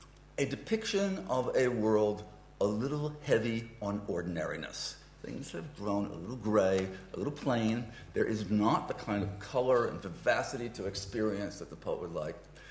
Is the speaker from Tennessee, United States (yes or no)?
yes; Tennessee, United States; born there; I was born in East Tennessee, a Protestant family.